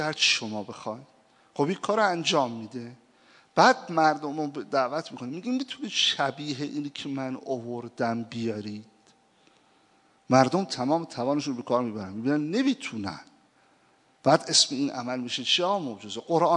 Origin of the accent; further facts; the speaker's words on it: Iran; منتها خب ما ایرانی هستیم